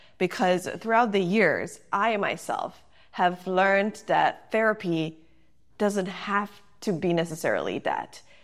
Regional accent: Turin, Piedmont, Italy; I grew up in Italy, a place in a city, 1 million people called Turin. And I grew up in a upper middle class family.

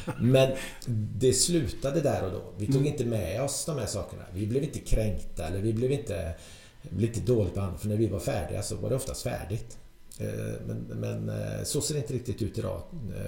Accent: Trollhättan, Västra Götaland County, Sweden; jag kommer ju från Trollhättan

